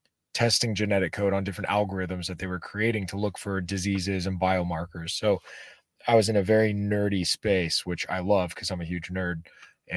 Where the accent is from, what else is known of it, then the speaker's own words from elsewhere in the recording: United States; born there; I was born in the States, so I was able to have a freedom that my parents, you know, dreamt of when they were younger.